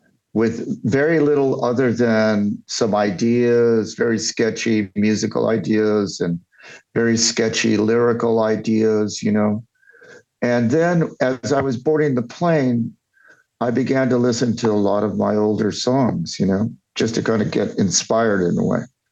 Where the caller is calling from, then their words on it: Austin, Texas, United States; Austin, Texas. I'm at my manager's office, Ryan Madison, who I know.